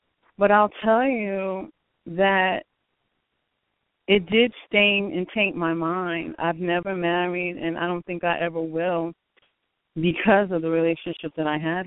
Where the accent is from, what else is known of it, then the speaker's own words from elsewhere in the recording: Newark, New Jersey, United States; I'm from Newark. I moved him out of Newark.